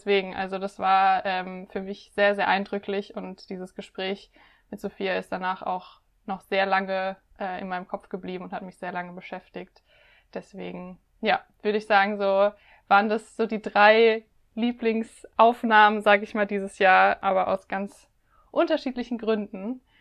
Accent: Rhineland-Palatinate, Germany; so meine Heimat und den Pfälzerwald und so quasi hier mit in den Podcast nehmen zu können

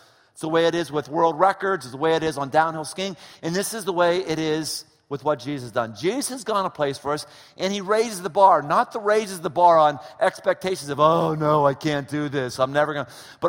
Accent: United States; I'm an American, right? I mean, everybody in America has freedom.

